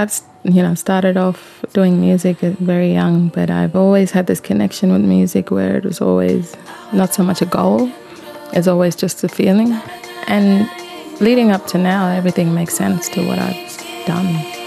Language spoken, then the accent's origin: English; Mullinger, Northern Territory, Australia; I am from Mullinger community. It's 700 kilometres south of Darwin and 700 kilometres north of Alice Springs.